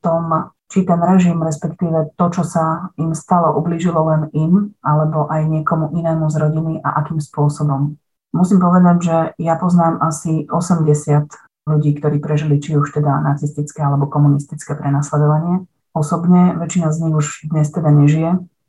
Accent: Lučenec, Banská Bystrica Region, Slovakia; Ona je rovnako ako ja rodáčka z Lučenca.

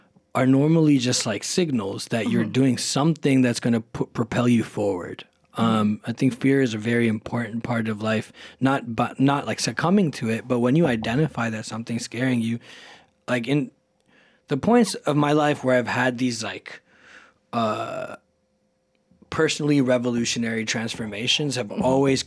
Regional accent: India; But my relationship with being Indian definitely wavered.

